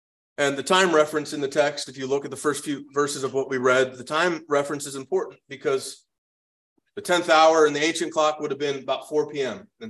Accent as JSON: {"language": "English", "country": "United States", "said": "And as an American watching it, you may have been like me and thought, why are they're really promoting the monarchy?"}